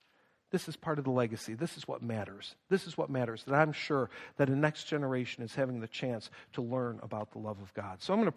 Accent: Buffalo, New York, United States; some of you don't know, I'm from Buffalo. We don't close, all right?

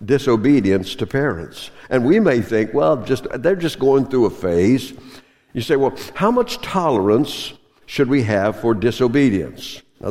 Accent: the South, United States; I grew up in the South, and I never said yes to my parents.

